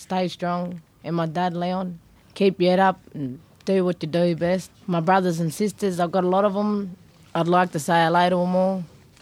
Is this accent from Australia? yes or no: yes; Madura, Australia; I'm from Madura. I'm a proud Barkindji Mati Mati woman.